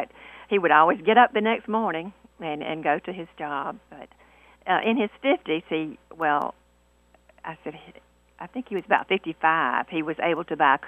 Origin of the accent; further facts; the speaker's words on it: South Carolina, United States; Yes, I grew up before the interstate was there. And, of course, we're an hour from Charleston, an hour from Beaufort, and an hour from Orangeburg.